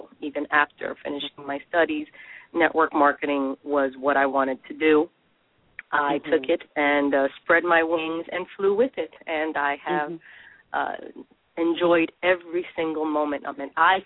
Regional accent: Bronx, New York, United States; born there; I was born in the Bronx, New York, and first generation.

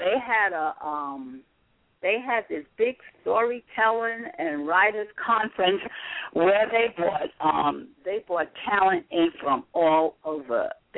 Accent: Brooklyn, New York, United States; growing up in Brooklyn, you know, I guess we dealt with racism in our own little way

